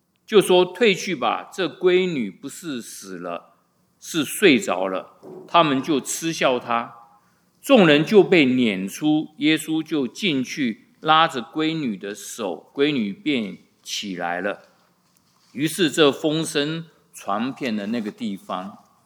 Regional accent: China; 然后呢，我们中国人有的时候批评很凶猛的女人叫母老虎哦。

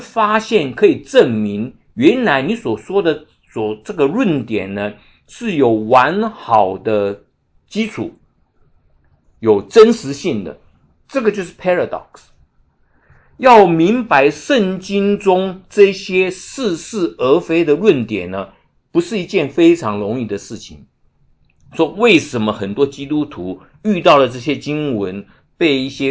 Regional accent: China; 因为一将功成万骨枯是我们中国人的教导

